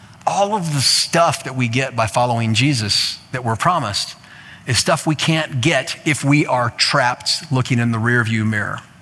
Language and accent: English; Iowa, United States; but I'm from Iowa. We don't, you know, tornadoes are a Tuesday around here.